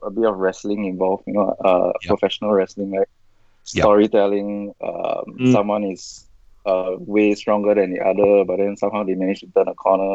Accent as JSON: {"language": "English", "country": "Singapore", "said": "I'm from Singapore"}